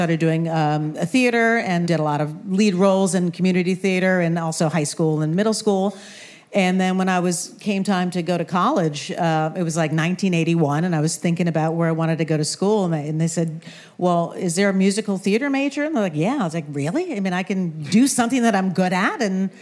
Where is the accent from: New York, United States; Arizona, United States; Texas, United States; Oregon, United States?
New York, United States; Okay, I grew up in Westchester. Both my parents are music teachers.